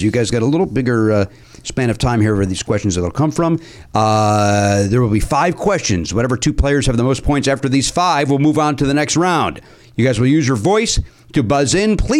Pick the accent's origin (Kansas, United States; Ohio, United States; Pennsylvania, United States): Pennsylvania, United States; accent: Philadelphia; A lot of R's and L's for my dumb accent. Yeah. Brotherly love.